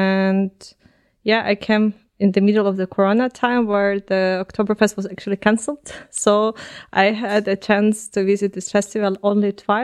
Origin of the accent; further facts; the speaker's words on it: Ukraine; I'm originally from Ukraine.